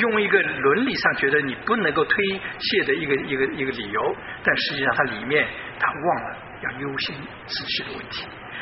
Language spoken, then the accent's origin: Chinese; China; 那这个对我们中国人来讲呢，其实并不难了解。